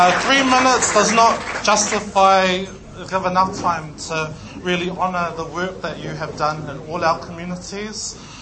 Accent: Hutt Valley, Wellington, New Zealand; when I was really 17 and a young little punk growing up in the Hutt Valley, I met this person and he really sparked it off for me

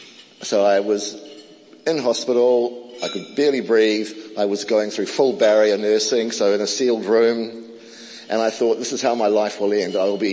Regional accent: Auckland, New Zealand; So a little bit about me. I am born and bred in Auckland.

